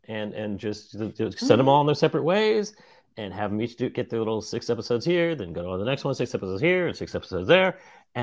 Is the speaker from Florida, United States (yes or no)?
no; New York City, New York, United States; I'm happy to once again go into Madison Square Garden and root for my hometown teams.